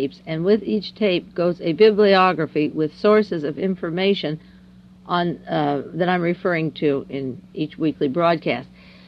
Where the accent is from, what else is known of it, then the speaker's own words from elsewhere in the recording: Beverly Hills, California, United States; I was brought up in Beverly Hills, California, and went to Beverly High.